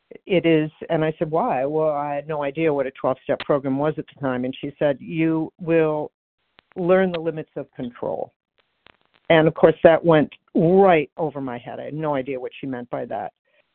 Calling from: New York City, New York, United States; I'm calling from New York City, but I live in the Boston area.

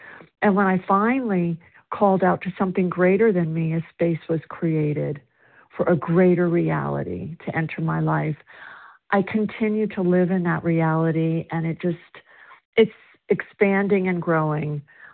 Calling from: South Carolina, United States

